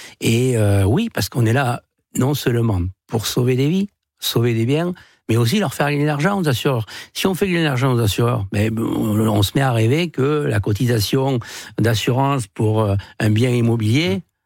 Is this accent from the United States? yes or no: no; Occitanie, France; born there; À Nogaro, je suis né dans le Gers.